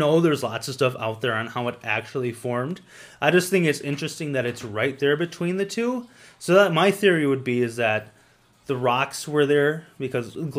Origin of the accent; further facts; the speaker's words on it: Waupun, Wisconsin, United States; So that's just south of my hometown of Waupun, southwest a little bit.